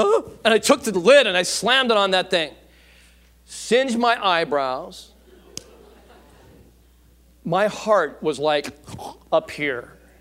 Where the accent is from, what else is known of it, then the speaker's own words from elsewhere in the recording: Van Nuys, California, United States; So I grew up in Van Nuys, not far from here, near Van Owen and Balboa.